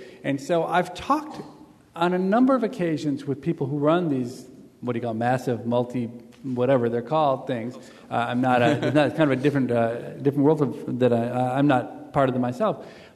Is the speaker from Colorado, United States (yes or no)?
no; Chicago, Illinois, United States; Well, I'm from Chicago.